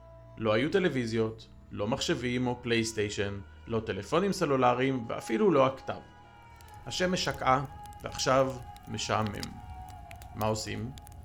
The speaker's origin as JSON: {"language": "Hebrew", "town": "Rehovot", "region": "Central District", "country": "Israel", "tie": "born or raised there", "said": "אני גדלתי בעיר רחובות בשנות ה-70 וה-80."}